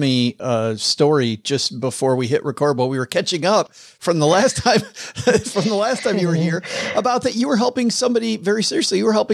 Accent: Michigan, United States; moved away; I remember when I moved from Michigan to the South, I adopted the third thing rule

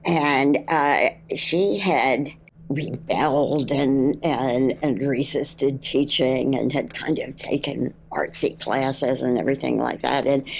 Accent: Steelton, Pennsylvania, United States; Right outside Harrisburg, sort of south central, a little town called Steelton, which was a steel mill town.

